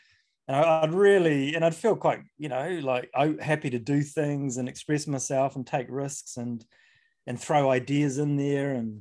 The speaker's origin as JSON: {"language": "English", "country": "New Zealand", "tie": "born or raised there", "said": "And I grew up in New Zealand, and my first memories of football were twofold."}